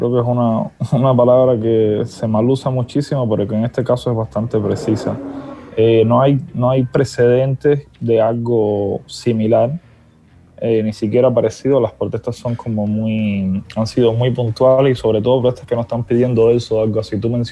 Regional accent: Cuba; moved away as an adult; en enero salí finalmente de Cuba, tenía que salir por unos trámites, otras cosas, y bueno, no he regresado.

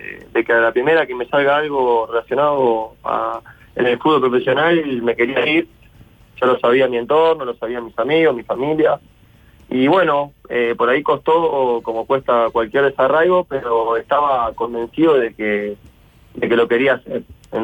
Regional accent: Empalme Villa Constitución, Santa Fe, Argentina; also born or lived in Rosario; vengo de Argentina. Mi pueblo se llama Empalme, Villa Constitución. Es un pueblo que sí, hoy debe rondar entre los 9.000 y 10.000 habitantes, pero sí, es un pueblito allá que bueno, viví prácticamente toda mi vida.

